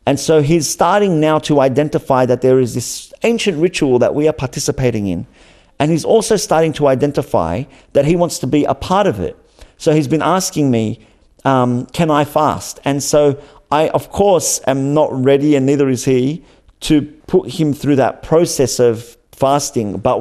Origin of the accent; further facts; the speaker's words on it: Australia; growing up in Australia as a minority.